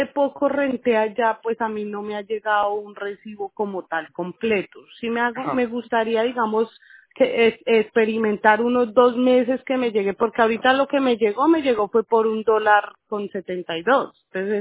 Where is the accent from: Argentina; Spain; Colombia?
Colombia; Digamos, en mi país, yo soy colombiana